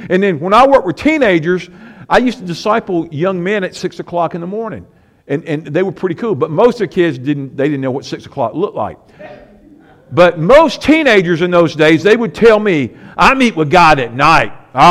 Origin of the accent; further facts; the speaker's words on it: the South, United States; What do we do, Zach? If we're from the South, what do we do?